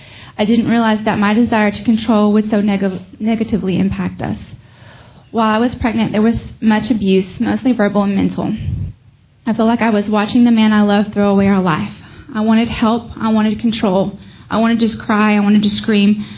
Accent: Lubbock, Texas, United States; I left for my hometown of Lubbock the next weekday

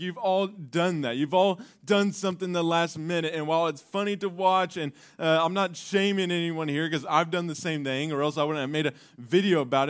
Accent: Dallas, Texas, United States; like I grew up in Dallas, so it's been 20 years since my dad had gone back to Arkansas.

